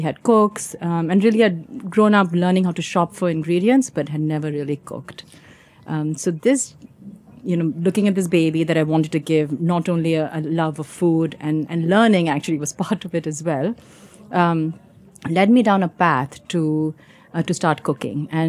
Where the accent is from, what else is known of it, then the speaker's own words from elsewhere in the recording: India; now in United States; I come from India. I'm an immigrant.